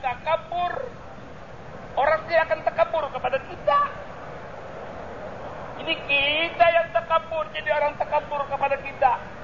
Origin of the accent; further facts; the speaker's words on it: South Kalimantan, Indonesia; Saya orang Indonesia, saya orang Banjar